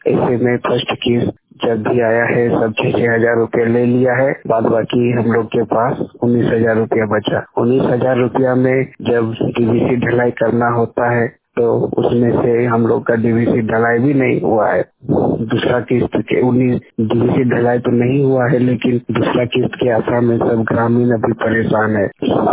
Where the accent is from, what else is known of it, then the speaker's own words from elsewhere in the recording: Jharkhand, India; मैं तुकाली जिला बोकारो झारखंड का रहने वाला हूँ।